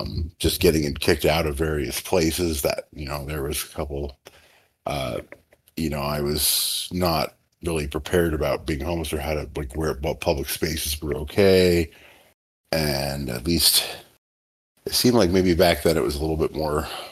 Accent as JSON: {"language": "English", "region": "Utah", "country": "United States", "said": "And I'm from Utah. So I've been to Salt Lake."}